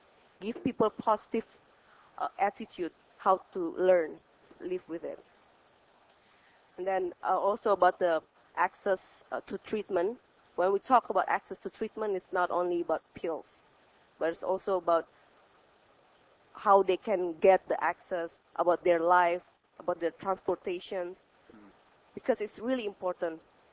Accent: Indonesia; English is a second language; Greetings from Indonesia. … I'm from Indonesia, and I'm 24 years old.

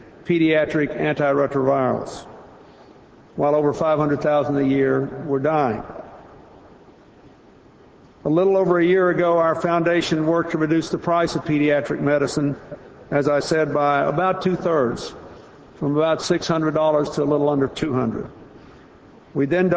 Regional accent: United States; now in Canada; I'm in Canada. I'm an American.

